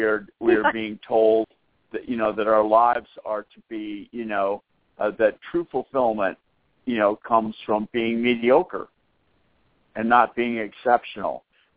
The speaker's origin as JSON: {"language": "English", "town": "Boston", "region": "Massachusetts", "country": "United States", "tie": "born or raised there", "said": "I grew up in the Boston area"}